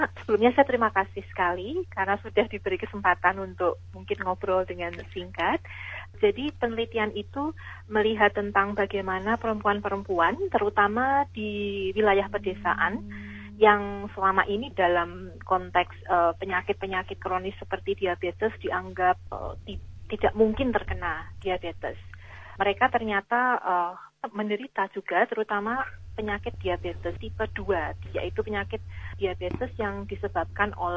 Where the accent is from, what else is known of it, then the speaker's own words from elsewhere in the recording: Yogyakarta, Special Region of Yogyakarta, Indonesia; ketika saya berada di Jogja, di kampung halaman saya